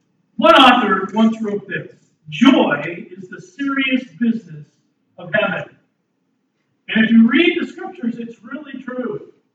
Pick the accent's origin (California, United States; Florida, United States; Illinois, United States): California, United States; Anaheim; I grew up in Anaheim, California. I could stand on my driveway in the summer at 9 o'clock in the evening and look to my left, and I could see the fireworks at Disneyland